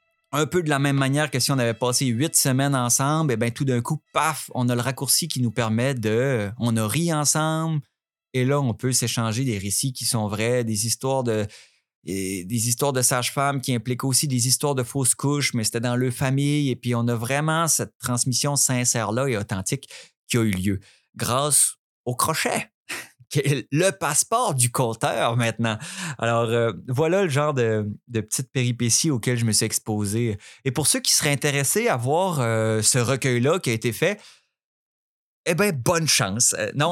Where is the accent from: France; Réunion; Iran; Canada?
Canada; Quebec; accent: Quebec; Tricoteuille, je viens encore de Québec dans cette phrase-là.